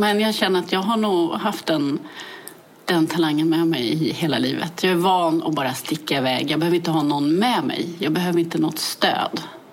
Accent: Täby, Stockholm County, Sweden; Jag är född i Täby och växte upp i Täby.

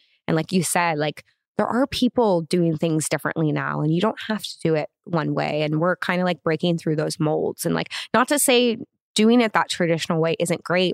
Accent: Los Angeles, California, United States; Yeah, in the Valley.

